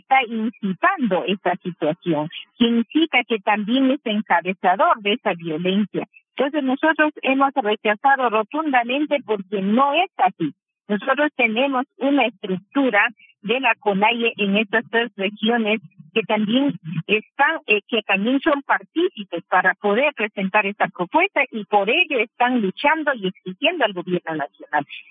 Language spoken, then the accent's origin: Spanish; Ecuador; si no estamos bien como pueblo ecuatoriano